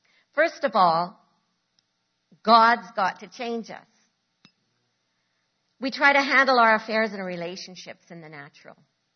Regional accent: Canada; But he married a Canadian.

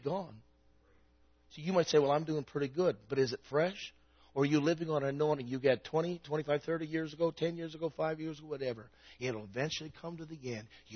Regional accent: Canada; And so I said I was from Canada.

